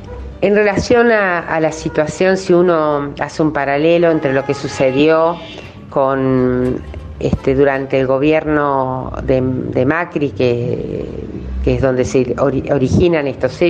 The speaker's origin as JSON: {"language": "Spanish", "town": "Bahía Blanca", "region": "Buenos Aires Province", "country": "Argentina", "said": "yo soy de Bahía Blanca y para mí era muy común ir al"}